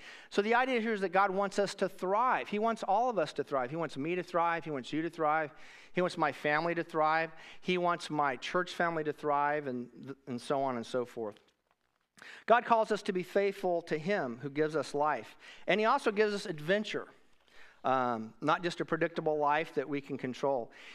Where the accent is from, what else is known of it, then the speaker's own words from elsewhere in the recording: Wichita, Kansas, United States; So I have some very special memories of the church that I grew up in Wichita, Kansas, Countryside Christian Church.